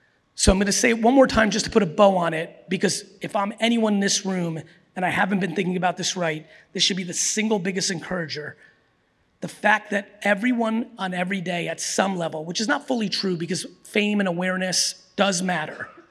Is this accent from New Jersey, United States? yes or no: yes; New Jersey, United States; I'm 47 and I grew up in Jersey